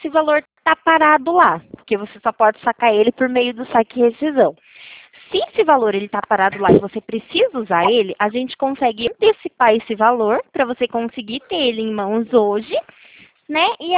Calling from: Araras, São Paulo, Brazil; Eu falo aqui da cidade de Araras, né?

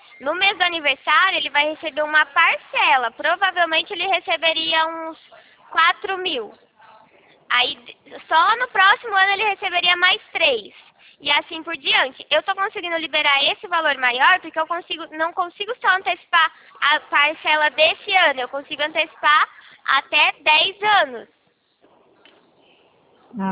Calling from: Rio Claro, São Paulo, Brazil; Eu falo de Rio Claro, São Paulo.

